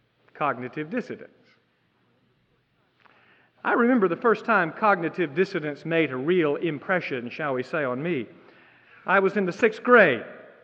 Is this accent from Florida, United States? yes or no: yes; Florida, United States; I grew up in South Florida. There were six children in my family, and we were brought up with specific responsibilities to do, chores, tasks to take care of.